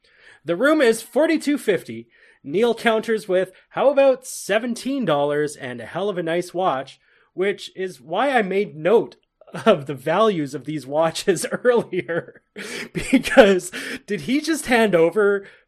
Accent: Canada; However, as a Canadian who has pushed out many a car out of snow, his strategy is all wrong.

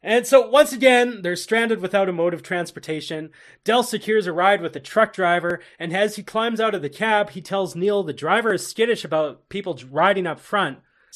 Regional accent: Canada; However, as a Canadian who has pushed out many a car out of snow, his strategy is all wrong.

